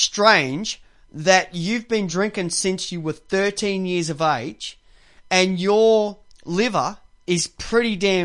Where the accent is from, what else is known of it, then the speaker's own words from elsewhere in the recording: Ireland; I said, that's because I'm Irish.